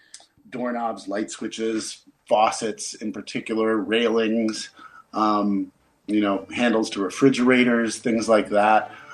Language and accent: English; Utah, United States; I grew up in Utah and did a lot of camping and hiking in the West when I was a kid.